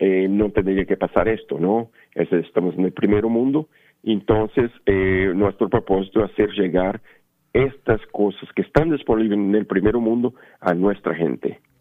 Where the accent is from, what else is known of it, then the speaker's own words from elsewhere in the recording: Brazil; yo por ejemplo soy brasileño